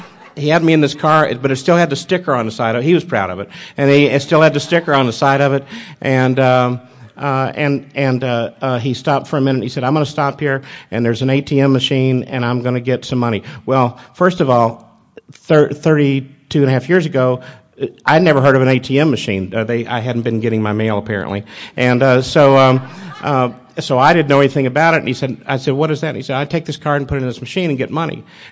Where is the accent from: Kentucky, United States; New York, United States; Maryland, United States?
Kentucky, United States; Louisville; I didn't have a home in Atlanta. I was from Louisville, so I moved back to Louisville.